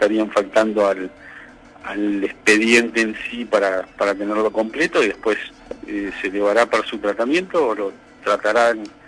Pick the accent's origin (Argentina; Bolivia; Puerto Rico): Argentina; Villaguay, Entre Ríos; Villaguay es mi ciudad natal